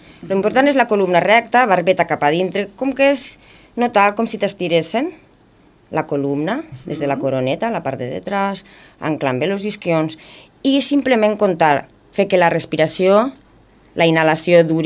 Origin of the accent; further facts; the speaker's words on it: Tortosa, Catalonia, Spain; Estic casada amb un roquetero, però això tinc el centre aquí, roquetes. Jo sóc de Tortosa.